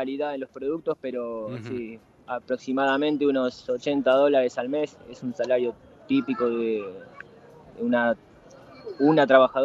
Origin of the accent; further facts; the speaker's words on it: Argentina; por ahí decís que sos de otro lado, porque donde se enteran que sos de Argentina es fotos.